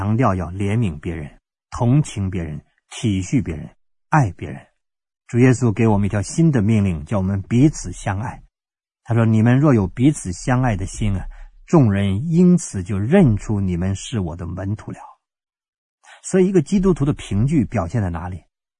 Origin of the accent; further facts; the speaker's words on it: China; 可是我们中国人什么呢？